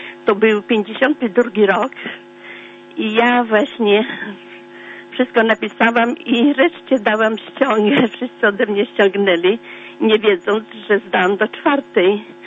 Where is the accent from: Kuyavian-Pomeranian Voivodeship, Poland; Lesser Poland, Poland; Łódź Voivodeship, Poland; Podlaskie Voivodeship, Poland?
Podlaskie Voivodeship, Poland; pochodzę z Białostoczyzny i w Białymstoku zdawałam egzamin do szkoły plastycznej